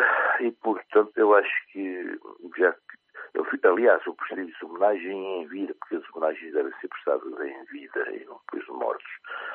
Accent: Ílhavo, Aveiro, Portugal; moved away; metade do livro praticamente é sobre a terra de Ilhavô, a minha terra, da qual falo com uma grande paixão, porque só depois que abandonei a minha terra

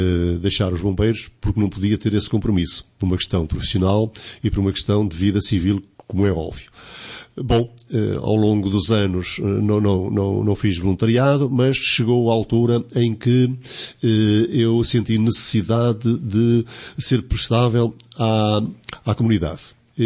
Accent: Estarreja, Aveiro, Portugal; O serviço de voluntariado, nos bombeiros voluntários de Estarreja, de onde sou natural.

